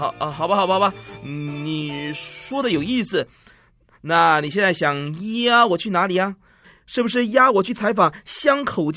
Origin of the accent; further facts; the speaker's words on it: Singapore; 这和我们新加坡人有关吗？